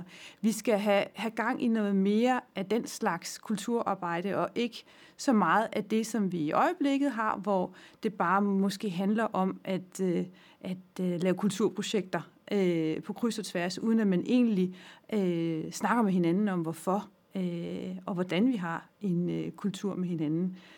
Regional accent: Region of Southern Denmark, Denmark; moved away as an adult; now in Copenhagen, Denmark; Jeg er 50. Jeg kommer fra Fyn oprindeligt, men jeg har boet i København siden 2004.

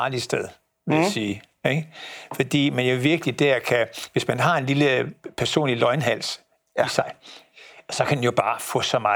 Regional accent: Esbjerg, Region of Southern Denmark, Denmark; Jeg er fra Esbjerg.

